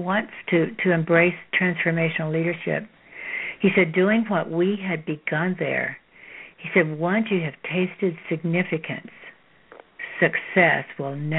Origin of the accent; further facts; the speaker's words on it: Texas, United States; I'm full of pithy little sayings growing up in Texas.